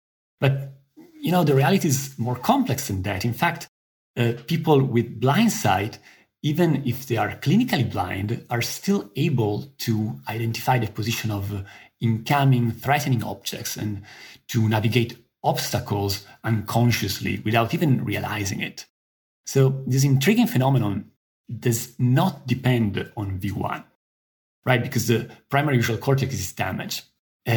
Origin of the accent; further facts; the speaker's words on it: Italy; just a couple of hours driving from the town where I grew up in Italy.